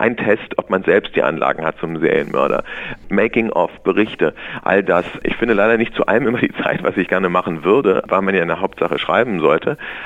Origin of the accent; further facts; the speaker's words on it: Germany; eigentlich muss man als Deutscher noch besser sein als die Ausländer, um überhaupt wahrgenommen zu werden im eigenen Land.